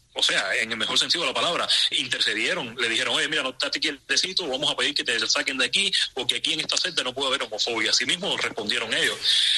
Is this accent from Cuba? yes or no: yes; Cuba; yo vengo de una sociedad muy humillada, muy pisoteada, y en mi país hay mucha miseria, y duele que yo lo diga siendo cubano